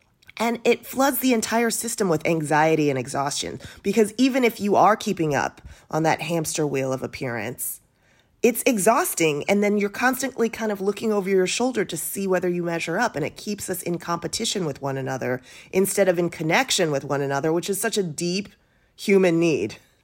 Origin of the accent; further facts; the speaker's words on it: United States; I, as an American woman who's much bigger than the average Korean woman, couldn't fit in clothes constantly.